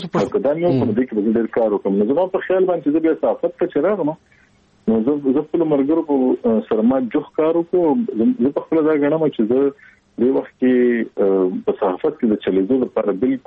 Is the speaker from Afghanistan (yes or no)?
no; Peshawar, Khyber Pakhtunkhwa, Pakistan; زه خو د پېښور ښار اوسېدونکی یم